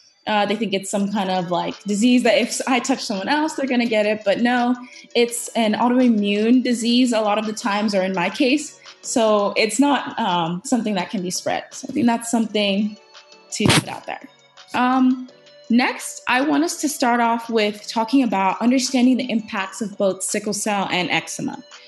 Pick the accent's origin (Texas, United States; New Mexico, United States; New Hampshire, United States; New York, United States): Texas, United States; Houston; mm-hmm. also a senior. I'm from Houston, Texas, and I have eczema.